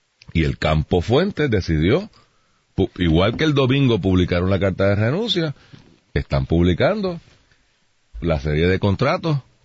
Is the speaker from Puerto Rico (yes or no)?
yes; Puerto Rico; Y en Puerto Rico somos parte de los Estados Unidos.